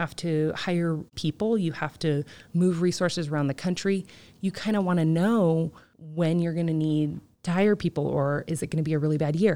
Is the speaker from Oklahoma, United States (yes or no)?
no; San Diego, California, United States; well, I'm from San Diego, and we were evacuated, and one of my childhood friends lost his home, and we had smoke weeks where we couldn't go to school